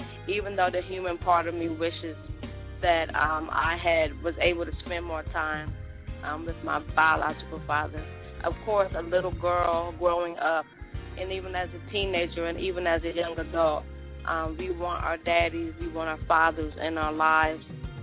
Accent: Delaware, United States; I'm from Delaware, and that's where all of my family's from. And when I made the step to move to Georgia, he did start to call more.

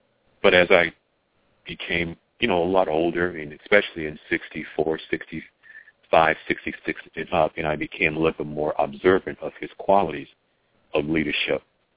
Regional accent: Chicago, Illinois, United States; who I was going to spend my time with growing up in Chicago.

